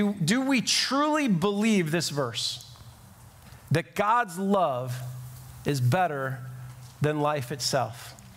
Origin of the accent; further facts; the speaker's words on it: Glenview, Illinois, United States; a little Greek restaurant in my hometown of Glenview that makes the best gyro on the planet